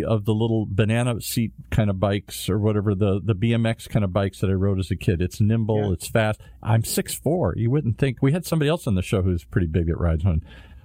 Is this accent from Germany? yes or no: no; Ireland; I'm Irish. I exaggerate a little bit here.